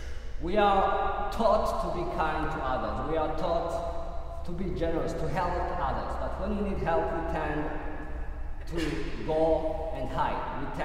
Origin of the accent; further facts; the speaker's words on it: Burundi; first language Kirundi; English is a second language; Because 80% of my time I spoke Kirundi, my native language. 20% I spoke French. 0% I spoke English.